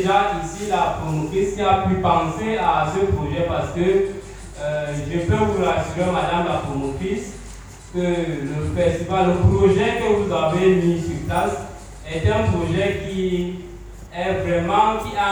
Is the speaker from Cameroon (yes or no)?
yes; Somalomo, East, Cameroon; je suis originaire de Somalomo et d'une part de Bengis.